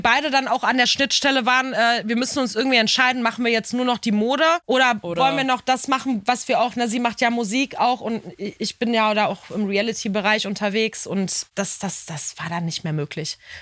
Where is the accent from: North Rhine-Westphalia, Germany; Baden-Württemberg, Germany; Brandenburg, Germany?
North Rhine-Westphalia, Germany; Bochum; aus meiner eigenen Heimat, wo ich komme, aus Bochum.